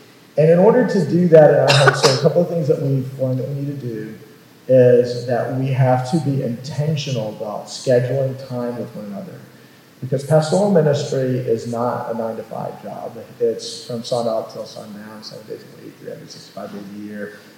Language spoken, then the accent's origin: English; the Carolinas, United States; where I grew up in the Carolinas